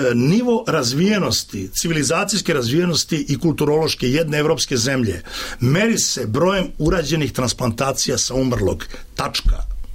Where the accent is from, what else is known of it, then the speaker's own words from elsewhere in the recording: Serbia; Znači, ja sam Srbin pravoslavne vere.